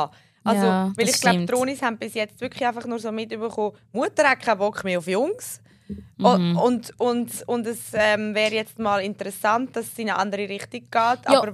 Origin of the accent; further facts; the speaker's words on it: Japan; Ich bin auch Japanerin.